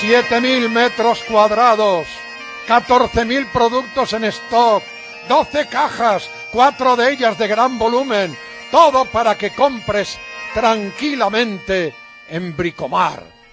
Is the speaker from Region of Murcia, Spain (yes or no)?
no; Ourense, Galicia, Spain; esta gaita gallega de mi tierra, de Ourense